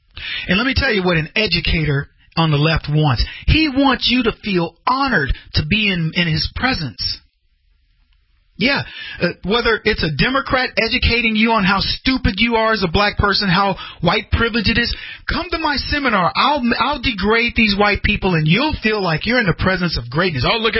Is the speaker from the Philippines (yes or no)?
no; United States; born there; I'm born in America. I'm an American.